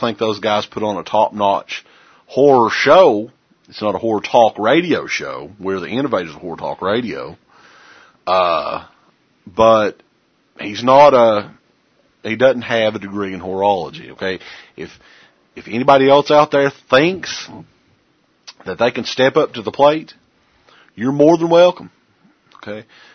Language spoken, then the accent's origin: English; Kentucky, United States; people take shots at us because we're from Eastern Kentucky and we have the accents we do.